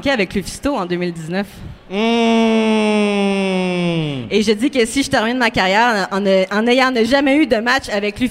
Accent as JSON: {"language": "French", "town": "Sherbrooke", "region": "Quebec", "country": "Canada", "lives_now": "Quebec City, Canada", "said": "J'étais à Québec, mais moi, je viens du Platelin de Sherbrooke. J'ai lutté là pendant quelques années"}